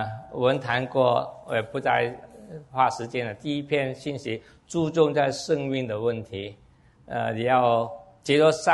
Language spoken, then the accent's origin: Chinese; United States; 但是那些人就觉得我们美国人去讲很容易讲